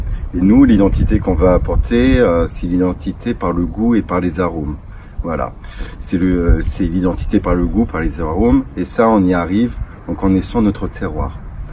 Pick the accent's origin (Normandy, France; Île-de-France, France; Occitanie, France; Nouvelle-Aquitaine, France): Île-de-France, France; Paris; je suis originaire de Paris, j'ai 32 ans